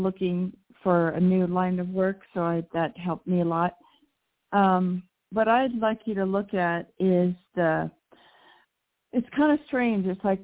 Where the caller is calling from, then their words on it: Mexico; from Mexico.